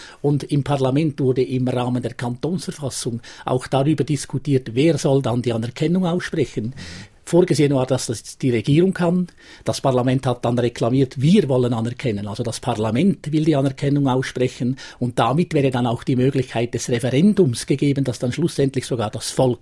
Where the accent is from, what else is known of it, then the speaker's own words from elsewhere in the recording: Lucerne, Switzerland; würde ich vielleicht als Luzerner nicht unbedingt bestätigen